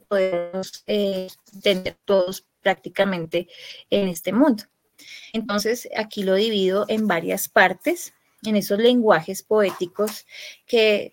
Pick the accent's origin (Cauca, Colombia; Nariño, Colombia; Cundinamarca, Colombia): Cundinamarca, Colombia; Soacha; also born or lived in Bogotá; Yo nací en Bogotá, pero desde bebé vivo en el municipio de Soacha.